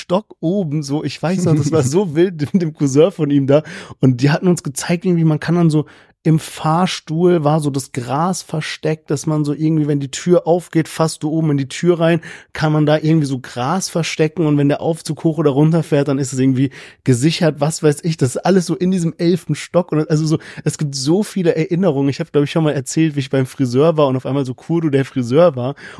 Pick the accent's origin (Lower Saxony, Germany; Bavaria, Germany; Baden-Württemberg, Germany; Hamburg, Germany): Baden-Württemberg, Germany; Heidelberg; meiner Heimatstadt Heidelberg, mit unserer Heimatstadt Heidelberg verbinde. Lennart und ich beide aus Heidelberg